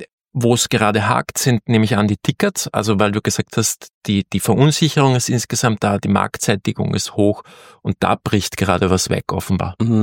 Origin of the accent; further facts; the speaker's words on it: Austria; ich bin ja Österreicher